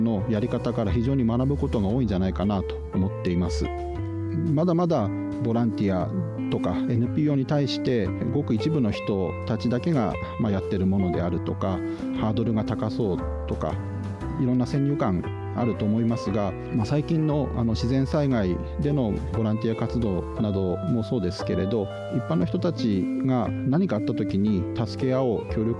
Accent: Fukushima, Japan; 今回2015年の最後の会場として生まれ故郷の福島県で開催することができたので、

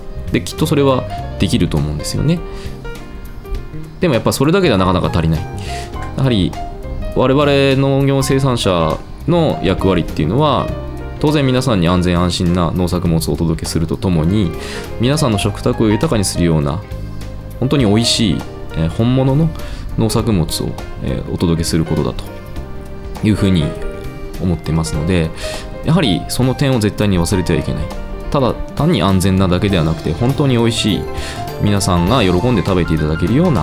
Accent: Fukushima, Japan; それは自分が生まれ育ってきた福島県そんな目で見られたり、そういう風な地域にしたくないから

